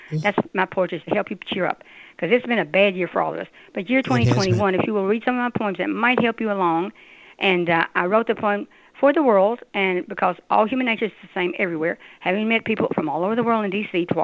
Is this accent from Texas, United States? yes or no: no; Danville, Kentucky, United States; moved away; And I am from Kentucky, little tiny town, Danville, Kentucky, 10,000 people when I left it. There are 28,000 there now.